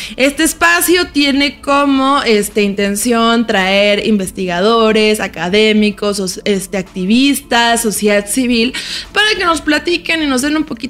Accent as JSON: {"language": "Spanish", "country": "Mexico", "said": "son una cuestión de cosas que nos competen a todos como mexicanos"}